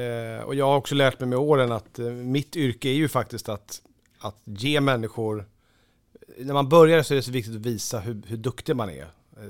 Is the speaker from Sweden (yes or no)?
yes; Lidingö, Stockholm County, Sweden; där jag är uppvuxen så är det ju är man ju inte ensam om att ha föräldrar som har presterat. Lidingö är ju väldigt så, man brukar prata om att det finns väldigt mycket människor med mycket pengar på Lidingö.